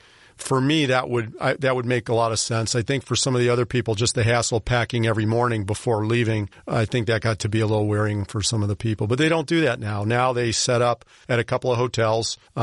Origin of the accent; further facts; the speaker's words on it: United States; It's a little unnerving as an American